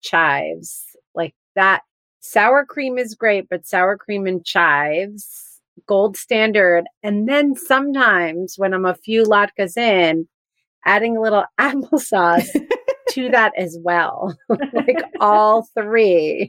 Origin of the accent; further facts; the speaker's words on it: New Jersey, United States; Okay, I grew up in New Jersey.